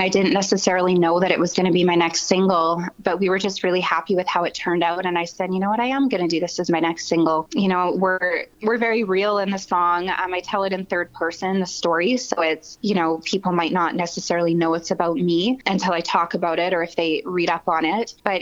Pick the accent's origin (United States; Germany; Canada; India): Canada; the whole being a Canadian wasn't a factor